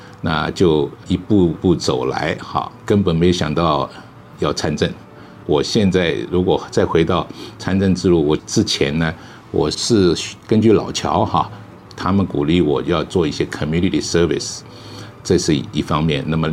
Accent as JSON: {"language": "Chinese", "region": "Shanghai", "country": "China", "tie": "born or raised there", "lives_now": "United States", "said": "St. Gabriel 的市长，我是生在上海长在上海，上海交通大学毕业。"}